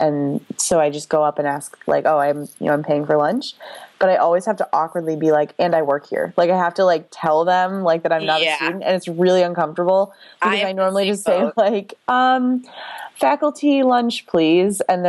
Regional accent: Buffalo, New York, United States; So I say that I'm from Buffalo.

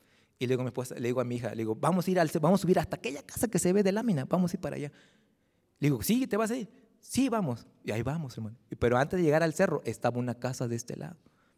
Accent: Mexico; yo soy hijo del maíz, hermano. Y soy mexicano 100%.

